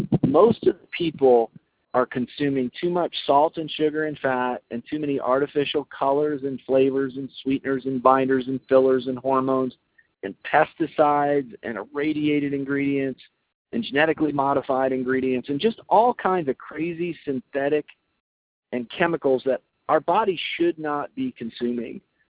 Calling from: Weldon, California, United States; I'm calling in from Weldon, California, just outside the Native Springs Oasis Retreat in beautiful California.

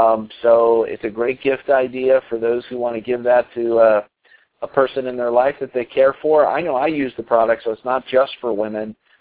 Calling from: Colorado, United States; I'm calling in from Colorado tonight on November 22nd

